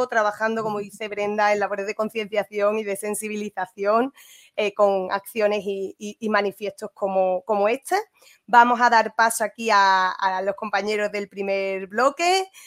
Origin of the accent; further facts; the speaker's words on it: Andalusia, Spain; Soy andaluza, tengo muy cerca el drama de Doñana, ¿no?